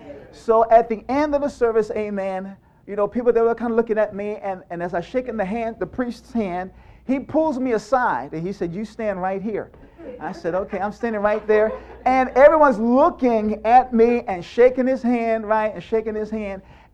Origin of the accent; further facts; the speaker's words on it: England, United Kingdom; I used to be in Catholicism, you know, growing up in England, that's all we had.